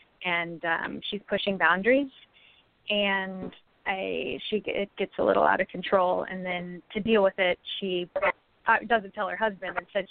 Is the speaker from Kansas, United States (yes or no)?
yes; Kansas, United States; Well, I think, as I said, growing up in Kansas